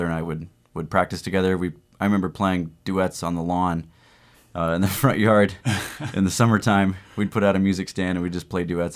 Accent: Sioux City, Iowa, United States; now in Portland, United States; I'm from Sioux City, Iowa.

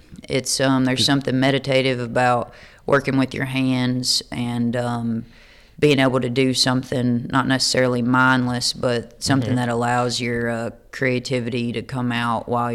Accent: Kentucky, United States; also born or lived in Obion County, Tennessee; I was raised in Kentucky. I was born right across the line in Tennessee in Obion County. And my dad's a farmer in Western Kentucky

